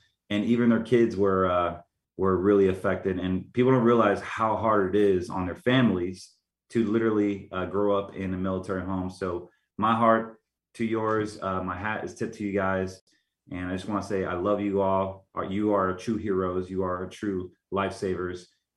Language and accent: English; Raleigh, North Carolina, United States; also born or lived in Spring Lake; I'm from Spring Lake, North Carolina. Later, I grew up in Raleigh, North Carolina.